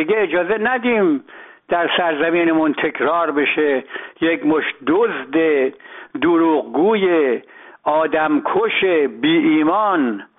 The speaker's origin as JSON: {"language": "Persian", "country": "Iran", "said": "من به عنوان یه ایرانی توصیه میکنم به هموطنان"}